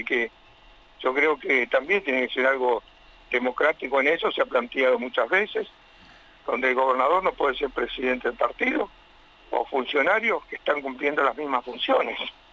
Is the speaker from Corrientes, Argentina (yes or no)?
no; Neuquén, Argentina; somos neuquinos, nos eligió el pueblo de Neuquén